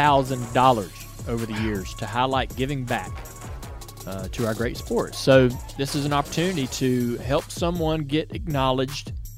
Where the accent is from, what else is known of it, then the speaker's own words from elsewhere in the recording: Charlotte, North Carolina, United States; It's a location close to where I grew up here in Charlotte.